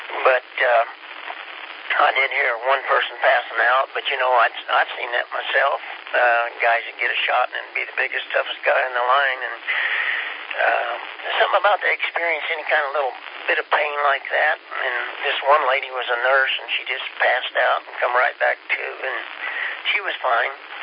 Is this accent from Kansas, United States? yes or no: yes; Kansas, United States; But, you know, I'm from Kansas.